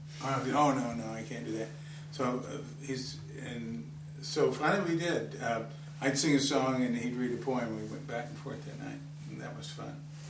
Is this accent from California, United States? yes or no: no; Fort Worth, Texas, United States; also born or lived in Santa Fe; I lived in Santa Fe with Clay and his mother. The summer of 92 to the summer of 93, and I come from Fort Worth, Texas, so there's so many old friends here